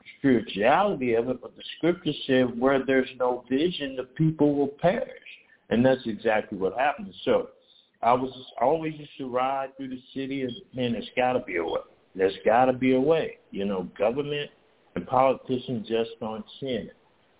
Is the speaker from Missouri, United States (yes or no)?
yes; St. Louis, Missouri, United States; Well, I'm born and raised in St. Louis, born and raised in the city, North Side.